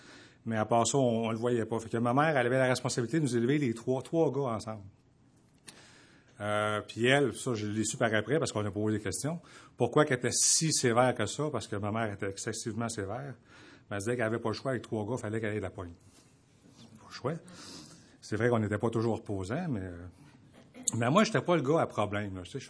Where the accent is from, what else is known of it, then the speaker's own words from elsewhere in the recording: Laval, Quebec, Canada; Moi, je suis originaire de Laval, la ville de Laval, au nord de Montréal. On vient d'une famille catholique non pratiquante.